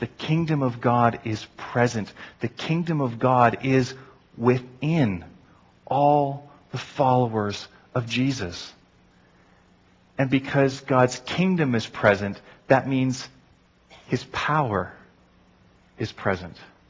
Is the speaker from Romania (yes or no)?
no; Canada; I'm a Canadian citizen. That means I'm subject to Canadian law.